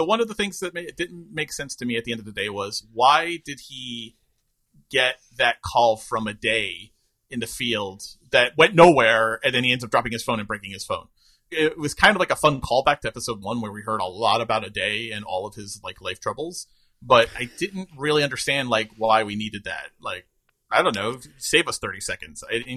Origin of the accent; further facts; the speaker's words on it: New York, United States; watching Twilight Zone marathons on the 4th of July weekend on Channel 11 growing up in New York.